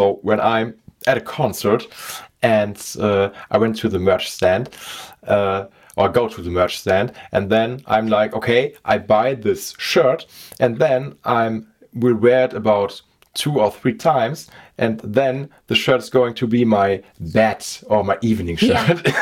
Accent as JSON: {"language": "English", "town": "Essen", "region": "North Rhine-Westphalia", "country": "Germany", "second_language": "English", "said": "It's West Germany. I'm from Essen."}